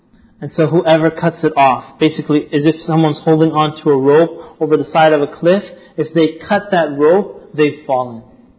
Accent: Alexandria, Alexandria Governorate, Egypt; I remember being in Egypt. I would stand on the balcony, and I would hear the entire city, and I'm from Alexandria there

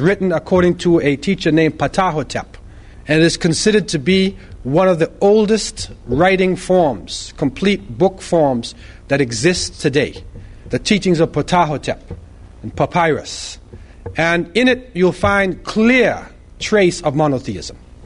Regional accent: United States; When I was growing up in America, the bad guys usually on television in the movies were generally Germans, Japanese, Russians, and of course the native people.

